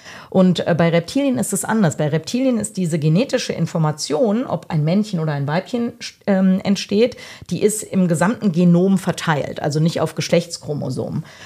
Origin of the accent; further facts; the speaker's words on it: Hesse, Germany; da, wo ich aufgewachsen bin, in der Nähe von Frankfurt